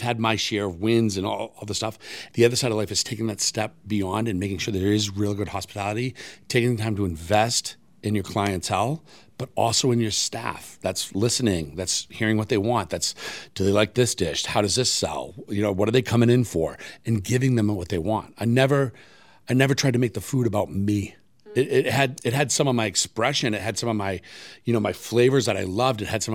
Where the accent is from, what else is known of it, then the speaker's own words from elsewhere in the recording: New England, United States; I'm from New England, a little town, you know, clam chowder and hot dogs.